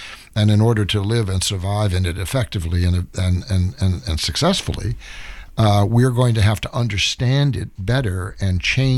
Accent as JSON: {"language": "English", "town": "St. Louis", "region": "Missouri", "country": "United States", "tie": "born there", "said": "Well, I was born in St. Louis, which is about as far away from the ocean as you can get in any direction. I never saw the ocean until I was 18 or 19."}